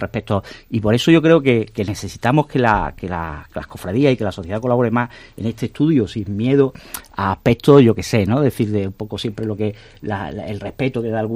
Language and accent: Spanish; Málaga, Andalusia, Spain; somos de Málaga o el área metropolitana, ¿no?